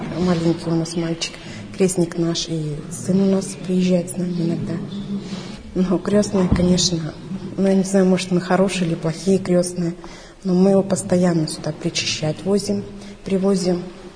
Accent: Asbest, Sverdlovsk Oblast, Russia; я из Асбеста.

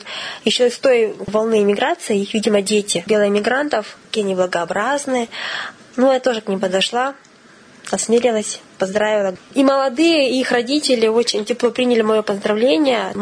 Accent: Russia; Я вот приехала из России, случайно оказалась здесь вот на вашем таком празднике

